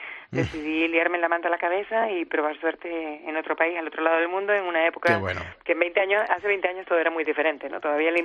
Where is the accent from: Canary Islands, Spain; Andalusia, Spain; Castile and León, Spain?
Canary Islands, Spain; Santa Cruz de Tenerife; Soy canaria, de Santa Cruz de Tenerife, como decimos aquí, chicharrera.